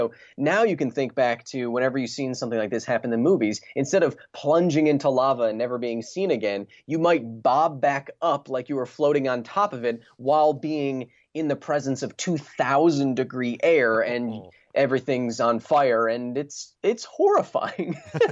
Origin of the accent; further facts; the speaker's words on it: Wisconsin, United States; now in Los Angeles, United States; I grew up in Wisconsin watching, you know, shows like Mythbusters, and I've gotten the opportunity now, fortunate enough to work with some of the Mythbusters out here in Los Angeles.